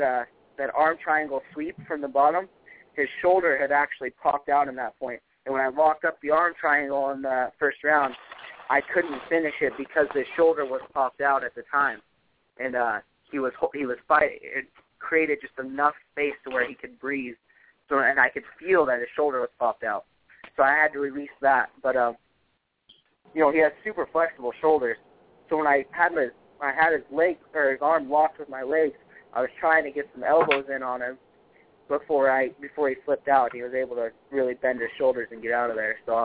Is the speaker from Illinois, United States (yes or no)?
no; Newport, Washington, United States; I had a viewing party tonight back in my hometown of Newport, Washington.